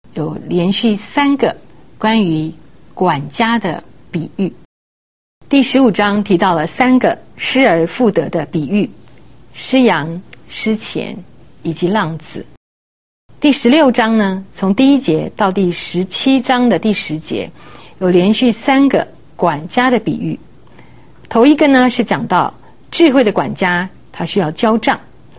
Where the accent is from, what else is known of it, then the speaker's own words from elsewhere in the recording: China; 马门就是财力的意思，有点像我们中国人的这个财神爷哈